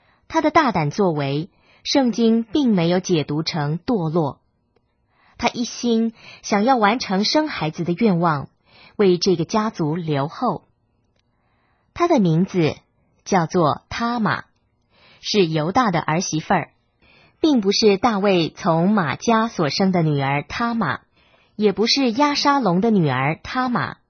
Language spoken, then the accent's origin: Chinese; China; 便回到自己的父家，就是我们中国人所谓的娘家。